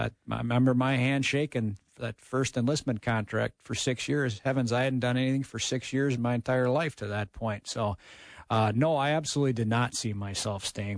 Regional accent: Olivia, Minnesota, United States; I grew up in Olivia, Minnesota, out in west central Minnesota.

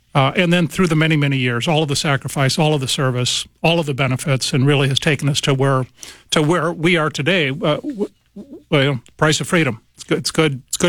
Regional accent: Mankato, Minnesota, United States; I'm originally from Mankato, Minnesota, and then served 13 different duty stations

